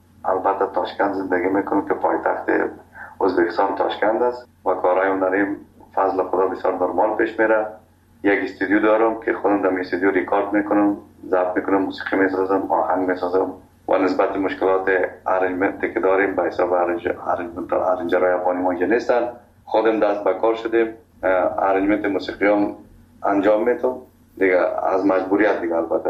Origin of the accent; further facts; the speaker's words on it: Kabul, Afghanistan; من کابلیم